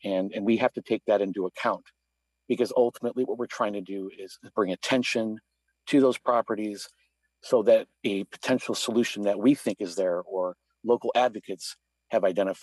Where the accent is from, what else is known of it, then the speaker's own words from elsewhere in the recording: Joliet, Illinois, United States; So I'm from Joliet, Illinois, and my personal preservation project is the old Joliet Prison.